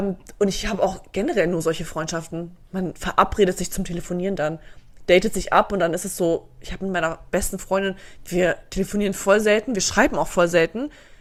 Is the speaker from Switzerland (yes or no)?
no; Bosnia & Herzegovina; ich komme aus Bosnien